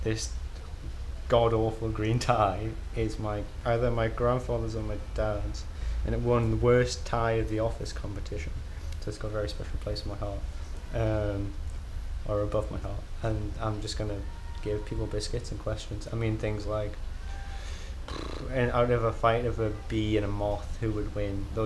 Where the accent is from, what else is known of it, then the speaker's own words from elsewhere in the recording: Newcastle, North East England, United Kingdom; now in Glasgow, United Kingdom; I'm from Newcastle, but I live in Scotland and other places around the world, really, but Scotland at the moment, in Glasgow.